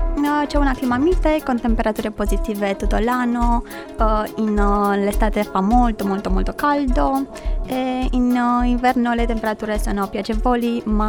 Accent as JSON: {"language": "Italian", "country": "Romania", "lives_now": "Cagliari, Italy", "said": "Vengo dalla Romania."}